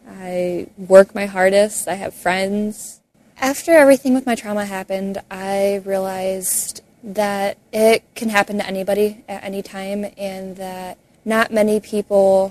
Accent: Michigan, United States; I just turned 15. I am originally from Michigan. I have traveled a lot to Alabama, Florida, and North Carolina.

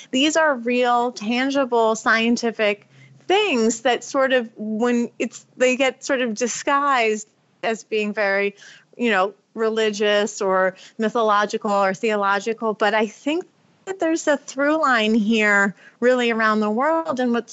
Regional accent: Ithaca, New York, United States; I grew up in Ithaca in upstate New York, but we would go down to the city quite often

